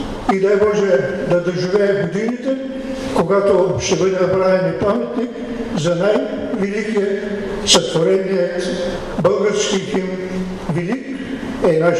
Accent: Kazanlak, Stara Zagora Province, Bulgaria; Аз съм от Казанлък, градът на 23-ти Шипченски полк

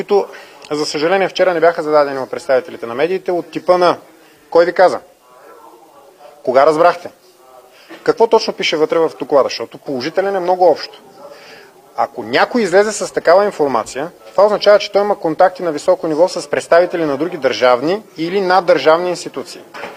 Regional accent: Varna, Varna Province, Bulgaria; Аз съм от Варна и живея във Варна, представлявам Варна.

